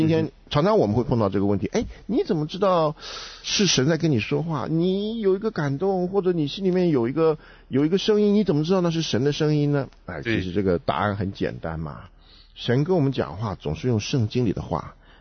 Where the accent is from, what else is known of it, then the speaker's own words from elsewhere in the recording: China; 这个对我们中国人应该是很容易了解大概历史上是怎么演变的